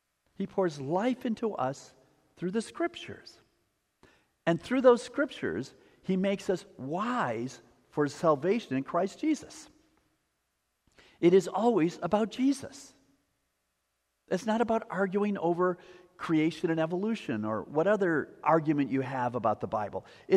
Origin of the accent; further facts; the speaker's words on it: Appleton, Wisconsin, United States; When I grew up in Appleton, Wisconsin, there's a big river called the Fox River that ran through the city.